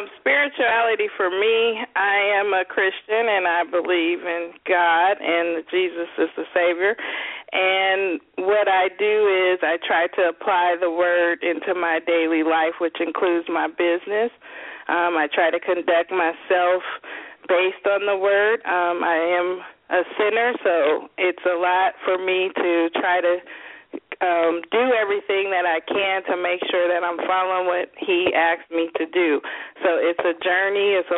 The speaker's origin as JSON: {"language": "English", "region": "California", "country": "United States", "said": "I am from California."}